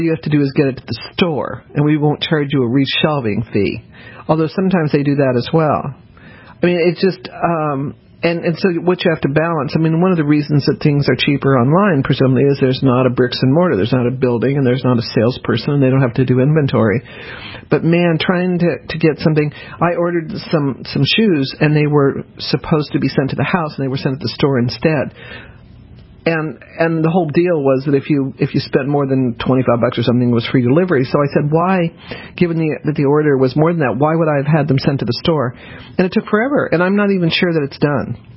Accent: Denver, Colorado, United States; also born or lived in New Orleans / Norfolk; I actually grew up mostly in Denver, but I was born in New Orleans, so I guess I have multiple hometowns.

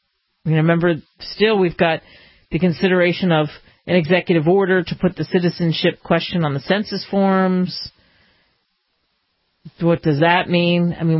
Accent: United States; as an American, I'm very happy and proud that they won

